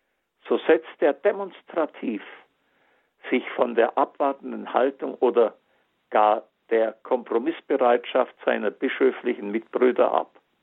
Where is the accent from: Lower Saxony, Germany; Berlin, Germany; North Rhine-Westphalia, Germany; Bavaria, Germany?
Bavaria, Germany; Denn in der einen, dem Bistum Augsburg, bin ich aufgewachsen, habe meine heilige Erstkommunion und die Firmung empfangen